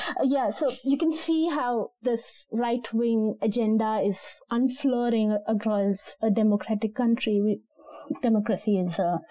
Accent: Gujarat, India; I come from Gujarat, which is where our great prime minister actually comes from.

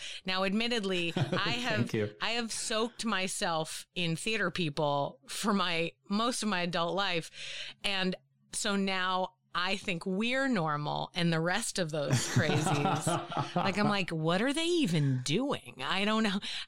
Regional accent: Boston, Massachusetts, United States; It's like, I grew up in Boston. I have a negative view of Boston in my head.

